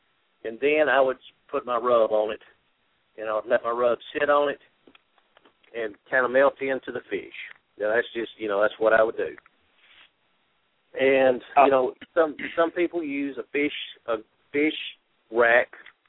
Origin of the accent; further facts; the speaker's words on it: Tennessee, United States; Now, I'm from Tennessee, and I love catfish.